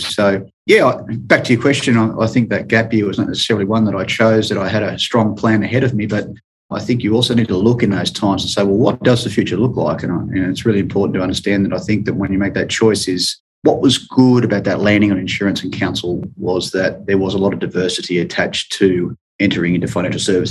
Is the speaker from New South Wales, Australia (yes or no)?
yes; Sydney, New South Wales, Australia; Grew up in the Hills District of New South Wales, Sydney. So one of three boys, luckily enough for my parents, general schooling, straight through